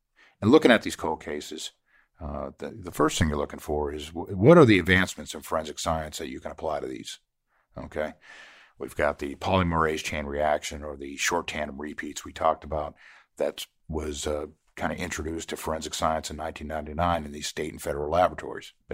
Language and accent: English; Connecticut, United States; I'm originally from Connecticut. I was in the military in Savannah, Georgia for 3 years. I moved back to Connecticut.